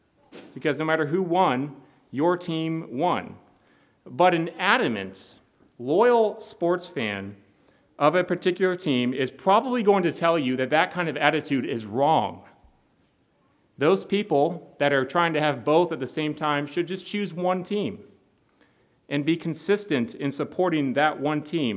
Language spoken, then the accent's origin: English; Davenport, Iowa, United States; Where I grew up in Davenport, Iowa, there were lots of Bears fans around us in our area. My hometown is only about 2.5 hours west of Chicago